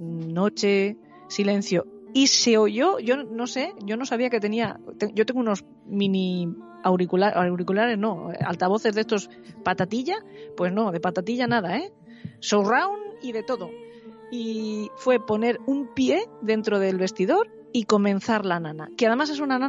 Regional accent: San Vicente del Raspeig, Valencian Community, Spain; Yo soy de San Vicente del Raspeig, como Pedro Amorós.

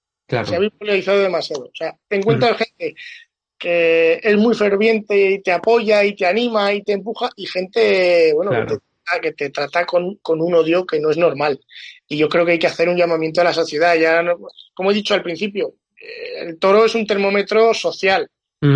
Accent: Pedrola, Aragon, Spain; Y las versiones taurinas van desde una suelta de vaquillas aquí en mi pueblo, en Pedrola

